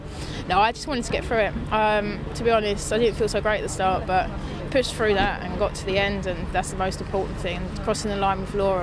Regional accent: England, United Kingdom; You know, I'm English through and through. I never see myself as British.

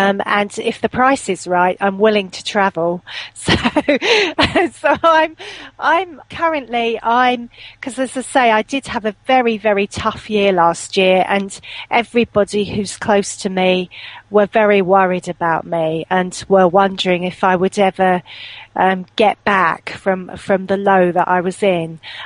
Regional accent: London, United Kingdom; now in Shropshire, United Kingdom; I was from London and living in London, but my ex-husband and I, because I'm now divorced, but we relocated to Shropshire.

